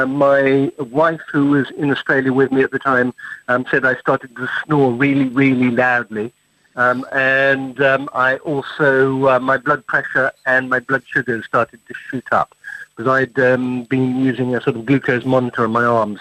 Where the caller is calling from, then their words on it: England, United Kingdom; And I'm calling you from England.